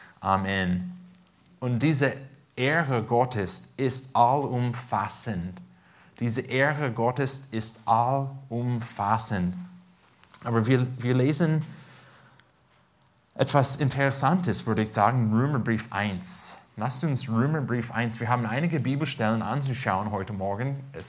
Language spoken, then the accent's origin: German; California, United States; now in Germany; Wir kommen aus Südkalifornien. Fast jeden Abend durften wir diesen Sonnenuntergang anschauen.